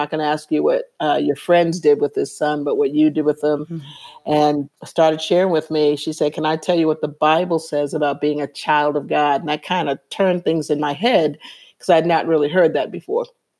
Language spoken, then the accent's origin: English; Boston, Massachusetts, United States; I grew up in Boston, moved to Brockton, graduated, became an athlete at Texas